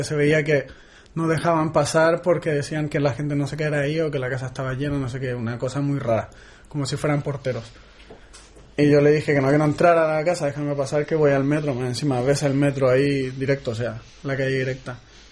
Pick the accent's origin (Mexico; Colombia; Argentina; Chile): Chile; soy chileno, tengo 26 años, bueno, casi 27, en una semana 27